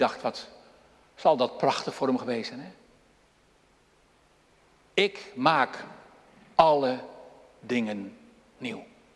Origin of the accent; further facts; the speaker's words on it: Dirksland, South Holland, Netherlands; Maar ik ben in Dirksland opgegroeid en geboren ook trouwens. En belijdenis gedaan in de Hervormde Kerk bij dominee van der Linden.